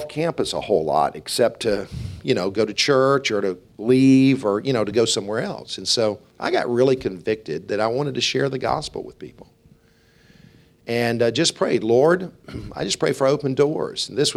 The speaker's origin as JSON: {"language": "English", "town": "Columbia", "country": "United States", "tie": "born or raised there", "said": "I said, \"I grew up in Columbia.\""}